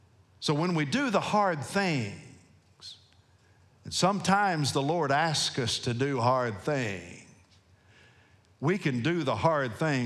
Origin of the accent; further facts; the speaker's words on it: Nashville, Tennessee, United States; I grew up just outside of Nashville, Tennessee, 5 miles from the Hermitage, the home of President Andrew Jackson.